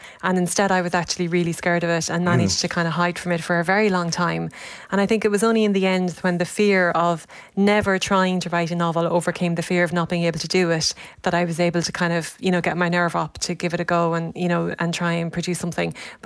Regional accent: Portlaoise, Leinster, Ireland; also born or lived in Dublin; I grew up in Portlaoise and spent all my years in Dublin working

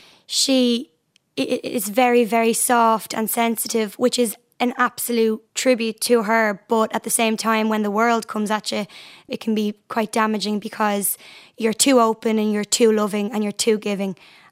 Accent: Dublin, Leinster, Ireland; I'm from Artane in Dublin

